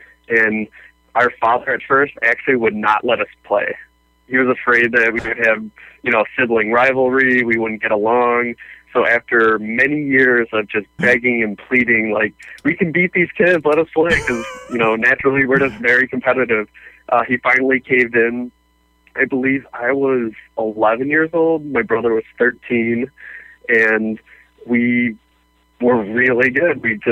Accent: Chicago, Illinois, United States; I'm from Chicago, and I am most notably known as one of the best pinball players in the entire world.

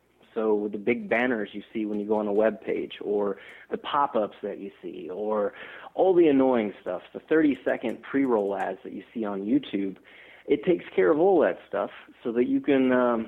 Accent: Kentucky, United States; now in Bonn, Germany; I'm originally from Kentucky, so not too far away from where you guys are in Chicago. Mm-hmm. I now work at a company that's based in Germany. Actually, I'm calling you today from Bonn.

